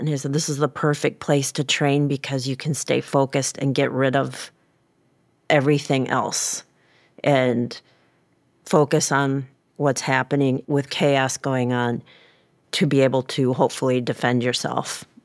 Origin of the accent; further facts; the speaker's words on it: Bloomington, Minnesota, United States; also born or lived in Baltimore; I was born in Baltimore, Maryland, and landed in Bloomington, Minnesota. My father was in the Army and then became an engineer, so we landed here. And so I pretty much grew up here.